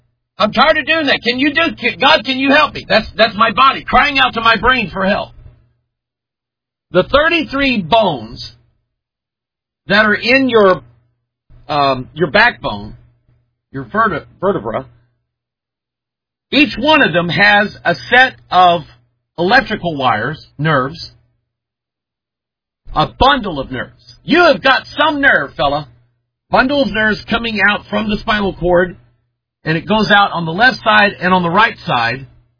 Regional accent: United States; But I'm an American, and I talk about America.

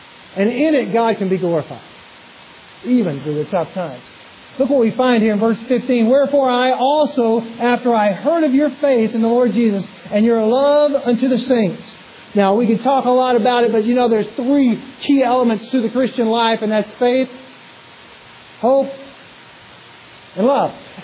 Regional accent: Louisiana, United States; And I'll do it very, very quickly as this Cajun knows how.

